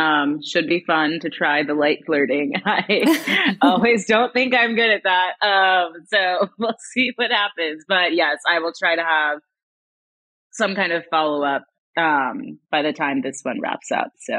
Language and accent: English; North Carolina, United States; I'm from North Carolina, so from the East Coast originally.